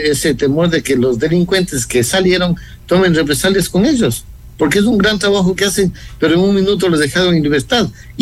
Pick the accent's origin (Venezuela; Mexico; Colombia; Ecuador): Ecuador; somos el pueblo ecuatoriano que debemos estar unidos para combatir al crimen organizado.